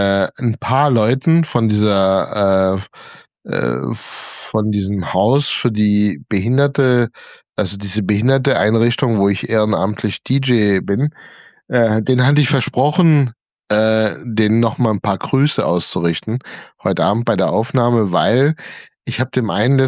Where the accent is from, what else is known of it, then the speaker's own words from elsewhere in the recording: Germany; ich bin Deutscher.